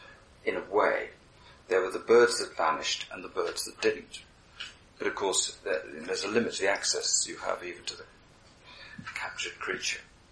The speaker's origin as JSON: {"language": "English", "town": "Cardiff", "region": "Wales", "country": "United Kingdom", "tie": "born or raised there", "said": "I grew up in Cardiff, which is a port."}